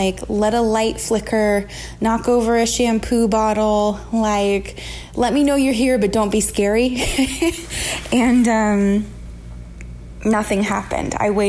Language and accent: English; California, United States; now in Los Angeles, United States; And I live in Los Angeles now, but I was born and raised in the Bay Area.